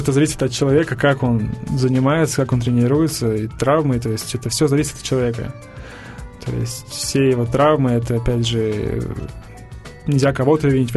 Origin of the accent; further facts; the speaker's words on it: Omsk, Omsk Oblast, Russia; also born or lived in Sudak; Когда было 2 года, с семьей переехали мы в Омск. Там сестра родилась у меня. Вторая моя сестра. Вот. И в Омске мы жили с семьей до... Я жил в Омске до 14 лет.